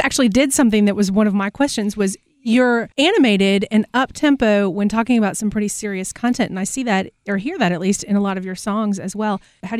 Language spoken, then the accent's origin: English; Atlanta, Georgia, United States; now in Back Swamp, United States; I host Country Fried Rock. I'm originally from Atlanta, but I currently live in Back Swamp, South Carolina.